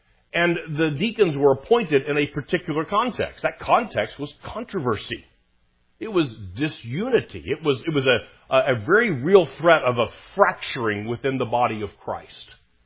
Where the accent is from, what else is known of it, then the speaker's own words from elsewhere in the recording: Texas, United States; I grew up in North Texas and Northwest Texas, and that's tornado country, Tornado Alley.